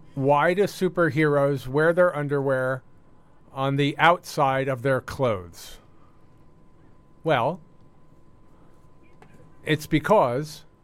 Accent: Ohio, United States; Also, I'm from Ohio.

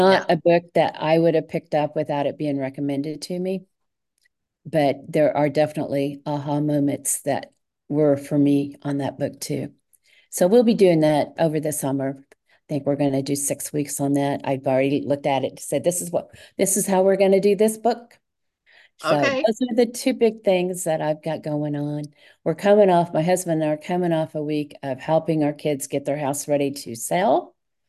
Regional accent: Lawrence, Kansas, United States; Okay, I come from Kansas, Lawrence, Kansas, except we live outside on a little lake.

